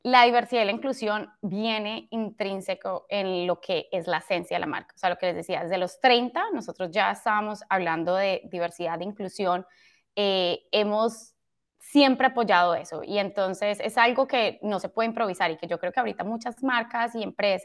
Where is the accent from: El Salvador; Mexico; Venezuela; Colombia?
Colombia; yo soy latina, nacida, crecida en Colombia.